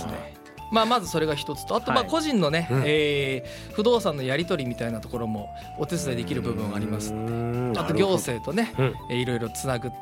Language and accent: Japanese; Niigata, Japan; はい、私は新潟です。